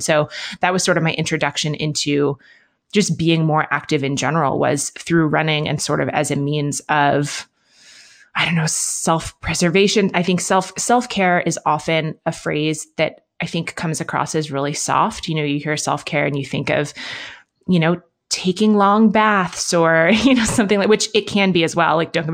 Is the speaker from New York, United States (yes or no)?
yes; Manhattan, New York, United States; also born or lived in London, United Kingdom; now in Bend, United States; I grew up in Manhattan and in London. So I live in Bend, Oregon now, which is smaller than those places and more outdoorsy than those places.